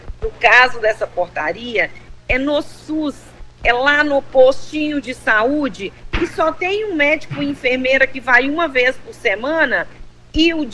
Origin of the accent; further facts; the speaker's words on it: Minas Gerais, Brazil; sou de Minas Gerais e conheço o norte de Minas aí